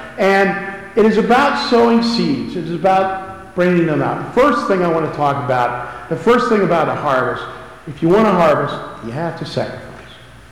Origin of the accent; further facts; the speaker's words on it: Akron, Ohio, United States; But I grew up here in Akron.